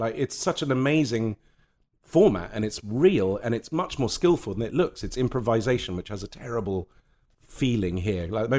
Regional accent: Lebanon; that came from growing up in Lebanon and from going to a boarding school where you were told what size your tie had to be.

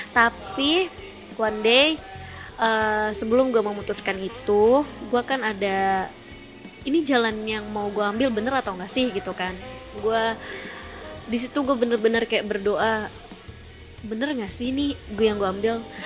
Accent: West Java, Indonesia; Gue Sunda.

